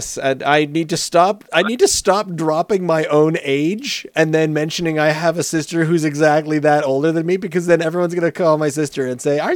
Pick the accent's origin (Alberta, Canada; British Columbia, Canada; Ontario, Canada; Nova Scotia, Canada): Nova Scotia, Canada; born there; I was born in Nova Scotia with Scottish parents, so my vocabulary and the words I use are so wrong.